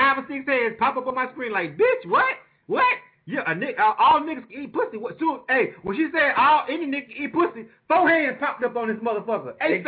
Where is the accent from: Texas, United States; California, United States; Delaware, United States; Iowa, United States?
California, United States; I'm from the Bay.